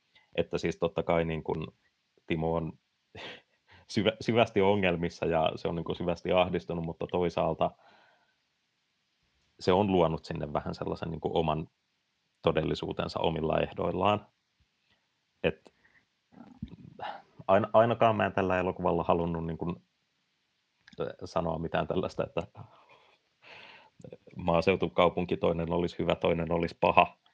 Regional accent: Riihimäki, Kanta-Häme, Finland; no, mä oon Riihimäeltä, se ei ehkä mene ihan maaseudusta, mutta silleen, mä olen kuitenkin taajama-alueen ulkopuolelta.

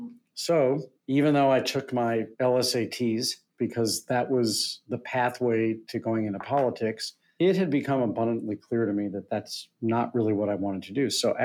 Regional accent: St. Louis, Missouri, United States; You know, growing up in St. Louis, where, you know, this was a time before anyone had ever heard of things like arugula and extra virgin olive oil and balsamic vinegar.

